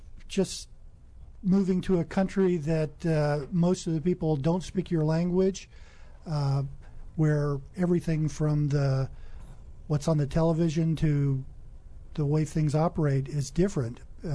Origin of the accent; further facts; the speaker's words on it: Colorado, United States; born there; also born or lived in Europe; Well, I was born in Colorado, but my father was in the military. So I think in a sense I've moved around a lot. I lived around the United States and also in Europe.